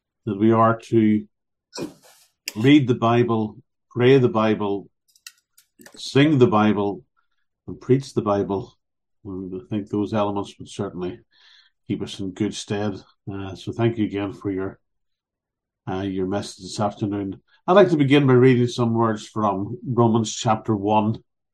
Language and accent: English; Northern Ireland, United Kingdom; growing up in Northern Ireland, as I did, I was steeped in what was traditionally called Protestant culture. That I mean that I went to a Protestant school